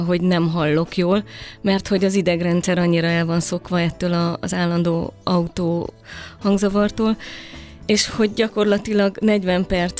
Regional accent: Budapest, Hungary; also born or lived in Székelykeresztúr, Romania; Tehát én 12 éves koromtól itt nőttem föl Budapesten, egészen 35 éves koromig.

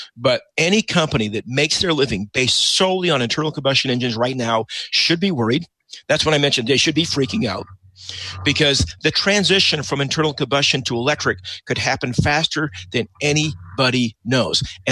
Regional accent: Utah, United States; I grew up in Utah. Everybody had a pickup truck.

